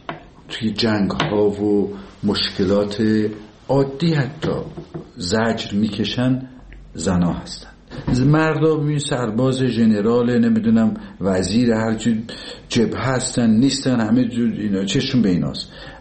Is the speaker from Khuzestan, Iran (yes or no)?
no; Tabriz, East Azerbaijan, Iran; دیدیم ما که بچه تبریز هستیم، کوفته تبریزی